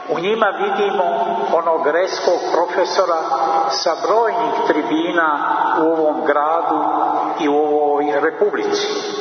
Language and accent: Serbian; Montenegro; kod nas u Crnoj Gori